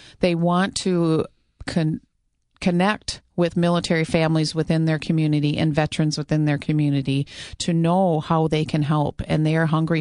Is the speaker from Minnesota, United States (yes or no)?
yes; Farmington, Minnesota, United States; So the first Yellow Ribbon Network was started in my hometown of Farmington, Minnesota